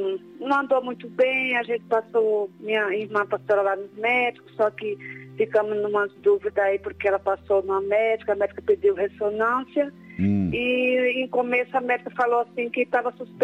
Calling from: São Paulo, Brazil; É de São Paulo.

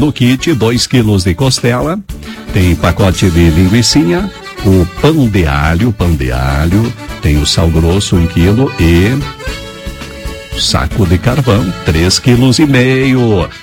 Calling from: Santa Maria do Herval, Rio Grande do Sul, Brazil; sou de Santa Maria do Herval, Rio Grande do Sul

